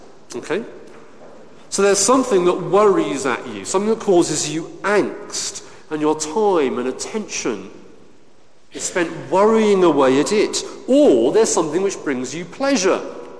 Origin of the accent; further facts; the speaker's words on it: United Kingdom; There was me as a Brit, but we were in Congo.